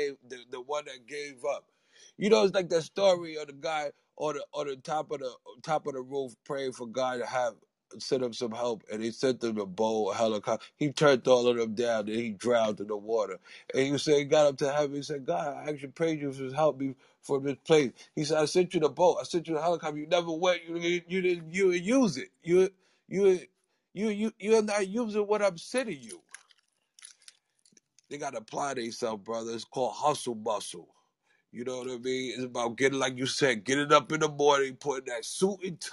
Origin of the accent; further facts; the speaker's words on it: New York City, New York, United States; I'm from New York City, Harlem, New York City.